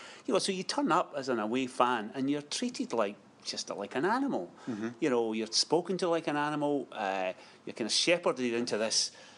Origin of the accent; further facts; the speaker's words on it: Stirling, Scotland, United Kingdom; when I was that age, I grew up in Stirling, you know